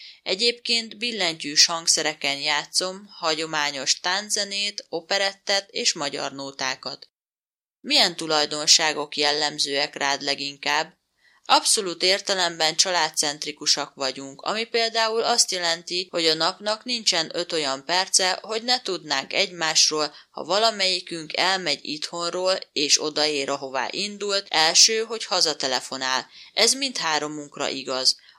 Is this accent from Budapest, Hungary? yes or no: yes; Budapest, Hungary; Budapesten születtem, és ott is éltem 36 évig, majd vidékre költöztünk gyára a háromtagú családdal.